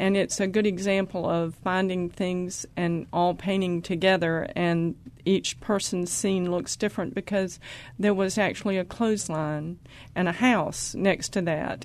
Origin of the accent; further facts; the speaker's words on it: Wilmington, United States; I grew up here in Wilmington, and I studied with Hester Donnelly, who is just a love, and took from her for years.